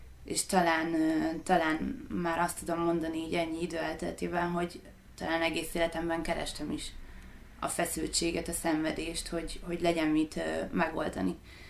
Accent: Kiskunhalas, Bács-Kiskun, Hungary; born there; now in Budapest, Hungary; Kiskunhalason születtem, 94-ben, ez sokat fog segíteni, hogy el tudjatok képzelni. Budapesten élek 10 éve

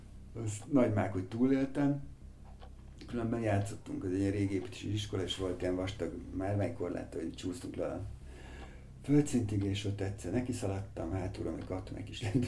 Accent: Budapest, Hungary; Pesten születtem, 8 éves korom még egy úri gyerek környezetben nőttem föl. Mondhatnánk azt, mert hogy a fő utcában laktunk a várban, vár alatt, szüleimmel

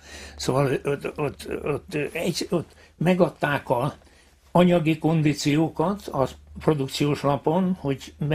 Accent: Füzérradvány, Borsod-Abaúj-Zemplén, Hungary; kis diákkoromban is megvolt, Füzéradványban nőttem fel, a gyönyörű parkban

